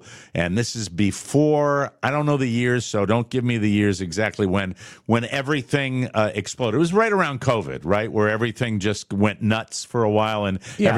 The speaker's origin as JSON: {"language": "English", "town": "Fort Myers", "region": "Florida", "country": "United States", "tie": "born or raised there", "said": "Fort Myers, Florida, 37% of homeowners have pools in my hometown."}